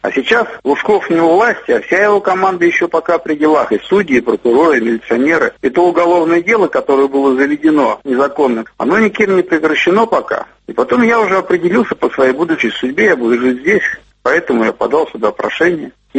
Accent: Siberia, Russia; now in Lithuania; Я родился и вырос в Сибири. У нас там в деревне немало было литовцев, которых я помню.

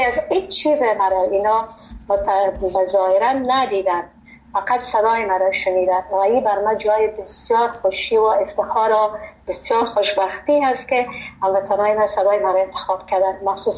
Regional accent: Afghanistan; moved away; من بسیار از افغانستان سابقا برامدین هیچ چیزی از مملکت به یادم نیست

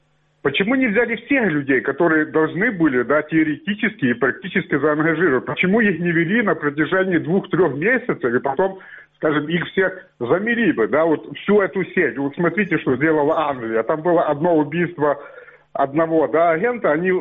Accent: Lviv, Lviv Oblast, Ukraine; Со Львова.

